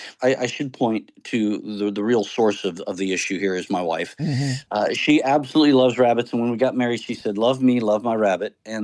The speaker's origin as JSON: {"language": "English", "region": "Nebraska", "country": "United States", "tie": "born or raised there", "lives_now": "Texas, United States", "said": "As for myself, I grew up in Nebraska. I am a Cornhusker at heart, and I lived there for 45 years, roughly in the Midwest"}